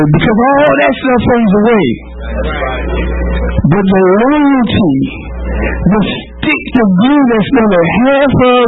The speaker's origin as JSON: {"language": "English", "town": "Philadelphia", "region": "Pennsylvania", "country": "United States", "said": "my pops' people were from North Philly. So I've been exposed to North Philly as a youngin', and I'm coming from Mount Airy. In Mount Airy, we got trees, we got grass."}